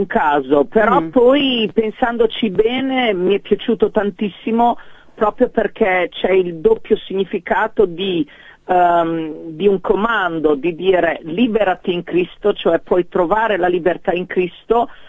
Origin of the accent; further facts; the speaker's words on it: Modena, Emilia-Romagna, Italy; also born or lived in Germany / United States; Poi sono cresciuto comunque qui a Modena fino a 12 anni, poi sono stato per alcuni anni a una scuola per figli di missionari in Germania